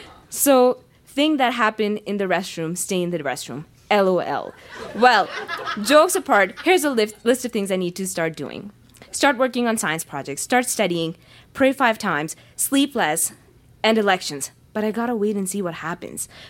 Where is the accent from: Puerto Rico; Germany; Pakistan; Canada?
Pakistan; I grew up in Pakistan